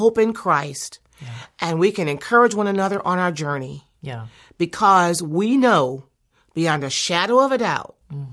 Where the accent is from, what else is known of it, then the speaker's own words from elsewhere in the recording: Detroit, Michigan, United States; Detroit. I grew up, you know, near Motown, the daughter of a Black Baptist preacher.